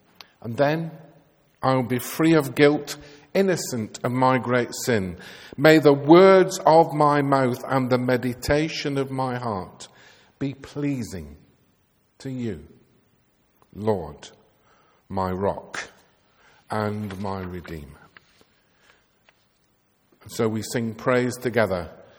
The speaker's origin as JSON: {"language": "English", "town": "Bolton", "region": "North West England", "country": "United Kingdom", "tie": "born there", "lives_now": "Royal Wootton Bassett, United Kingdom", "said": "I've lived in Royal Wootton Bassett for 40 years, but was born in Bolton in Lancashire, which explains my accent."}